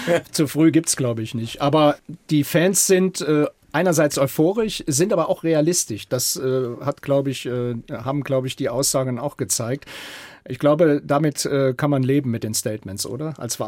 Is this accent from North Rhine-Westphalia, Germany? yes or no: no; Mannheim, Baden-Württemberg, Germany; Aber das muss aber als Mannheimer mal kurz noch auf die Kall mit.